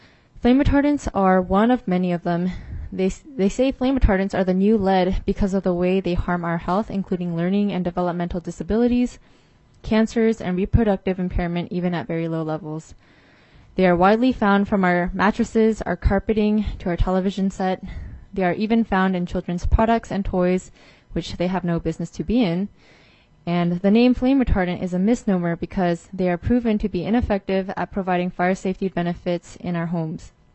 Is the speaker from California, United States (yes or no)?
no; Alaska, United States; Growing up in Alaska, I've always felt truly blessed, believing that Alaska was pristine lands.